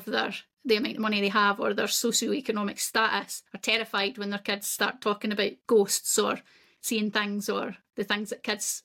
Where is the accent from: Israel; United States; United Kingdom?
United Kingdom; Scotland; I'm Scottish. That's where I'm from.